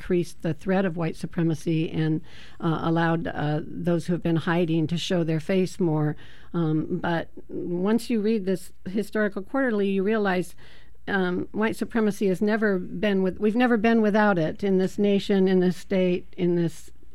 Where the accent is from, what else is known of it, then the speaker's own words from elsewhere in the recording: United States; Growing up in America, growing up with wagon train on TV